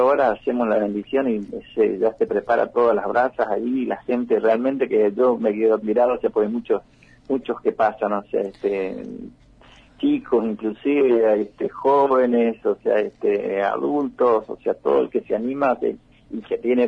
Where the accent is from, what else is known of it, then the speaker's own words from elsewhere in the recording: Buenos Aires, Argentina; vengo de Buenos Aires y yo estas cuestiones así populares no las conocía